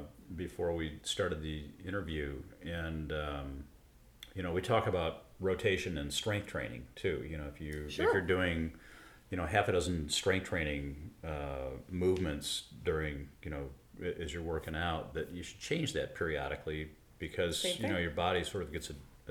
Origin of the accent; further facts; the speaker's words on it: Michigan, United States; now in Southern California, United States; Here in Southern California, it just doesn't seem like the fruits and vegetables have all that flavor. I'm from Michigan as well.